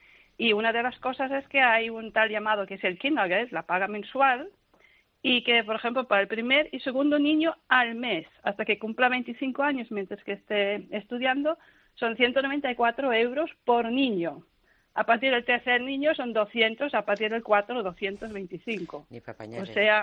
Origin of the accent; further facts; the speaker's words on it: Munich, Bavaria, Germany; Spanish is a second language; now in Spain; yo soy de Múnich, es una ciudad que es bastante cara, pero de buena situación